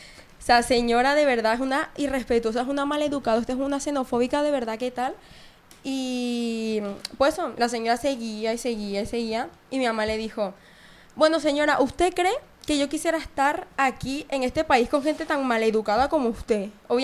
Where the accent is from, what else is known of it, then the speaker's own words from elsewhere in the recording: Venezuela; now in Spain; yo soy venezolana